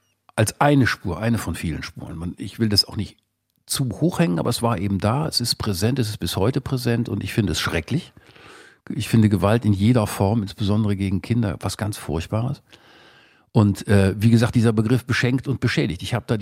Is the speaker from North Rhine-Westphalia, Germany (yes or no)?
yes; Kleve, North Rhine-Westphalia, Germany; Ich komme aus Kleve am Niederrhein.